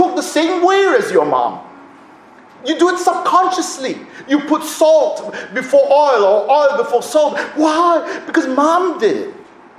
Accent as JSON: {"language": "English", "town": "Sydney", "region": "New South Wales", "country": "Australia", "tie": "born or raised there", "said": "When I was growing up in Sydney, we attended a church in Sydney called Wesley Mission."}